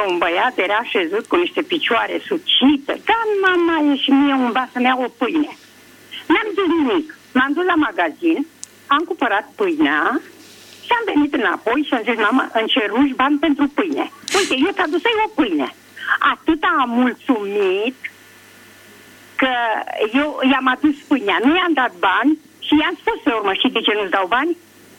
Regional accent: Craiova, Dolj, Romania; Sunt de la Craiova

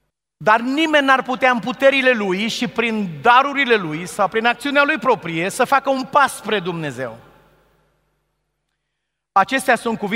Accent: Romania

